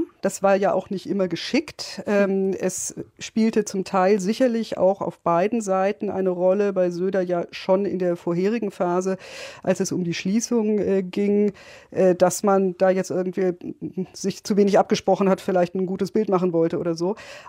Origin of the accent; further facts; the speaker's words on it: Bavaria, Germany; Ich komme aus Bayern, also bin in Bayern aufgewachsen und da in die Schule gegangen.